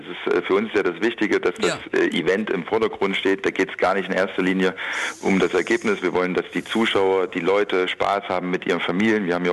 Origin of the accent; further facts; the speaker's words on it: Erfurt, Thuringia, Germany; aus meiner Heimatstadt Erfurt